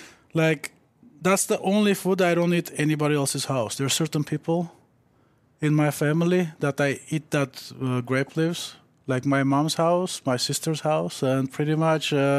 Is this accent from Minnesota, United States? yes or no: no; Los Angeles, California, United States; moved away as an adult; I'm from Los Angeles, so I just moved here 3 years ago.